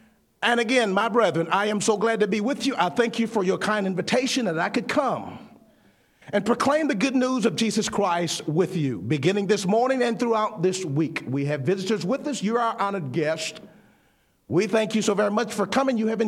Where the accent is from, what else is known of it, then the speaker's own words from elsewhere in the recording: New Orleans, Louisiana, United States; When I was growing up in New Orleans, amongst Jim Crow